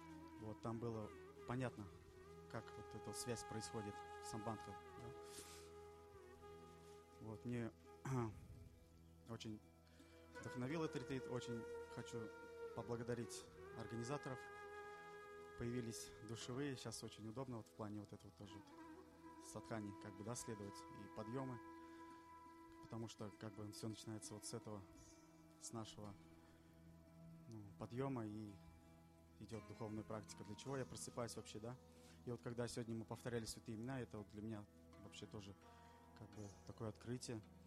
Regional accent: Naberezhnye Chelny, Tatarstan, Russia; из Набережных Челнов.

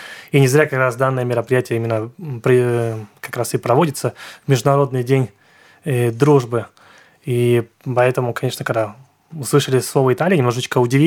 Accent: Saint Petersburg, Russia; Нет, я из Петербурга.

